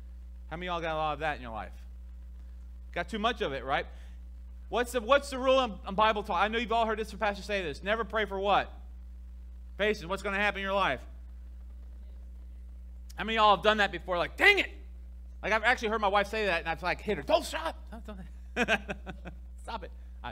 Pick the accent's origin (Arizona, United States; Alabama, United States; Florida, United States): Florida, United States; Miami; I don't look like a farmer. I grew up in the city. I grew up in Miami.